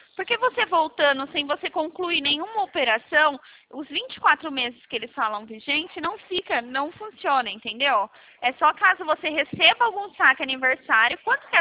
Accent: Americana, São Paulo, Brazil; also born or lived in Campinas; Eu sou aqui de Americana

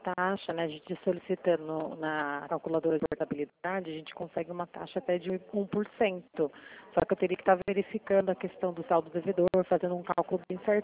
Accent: Sorocaba, São Paulo, Brazil; Não, eu sou do estado de São Paulo, do interior de São Paulo.

